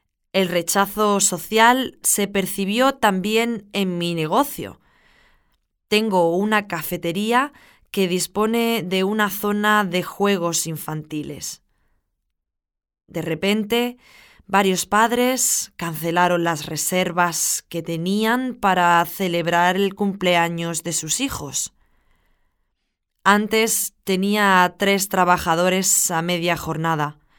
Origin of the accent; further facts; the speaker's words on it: Granada, Andalusia, Spain; moved away; Soy de Granada y vivo en Cataluña desde 2003.